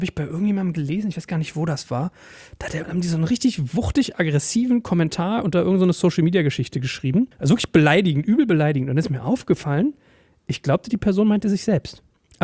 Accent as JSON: {"language": "German", "region": "Berlin", "country": "Germany", "tie": "born or raised there", "said": "in Berlin ist ja fast eher so, da war man als Deutscher ja fast in meinen Schulen immer so in der Minderheit"}